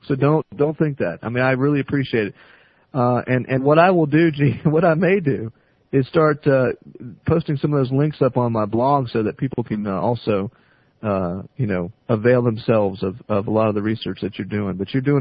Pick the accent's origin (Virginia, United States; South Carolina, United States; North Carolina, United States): Virginia, United States; I grew up in Southern Virginia, about 50 miles south of Liberty University